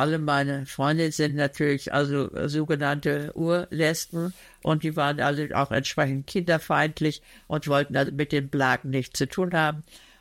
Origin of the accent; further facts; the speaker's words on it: Gütersloh, North Rhine-Westphalia, Germany; now in Hamburg, Germany; Ich bin ja aus der Kleinstadt Gütersloh, wo ich geboren bin. Also so schnell ich konnte nach Hamburg ausgebüxt.